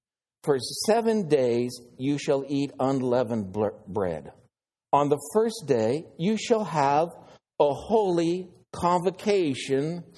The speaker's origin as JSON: {"language": "English", "region": "Oregon", "country": "United States", "said": "Like Niagara Falls, or I'm from Oregon, in Oregon, Mama Falls."}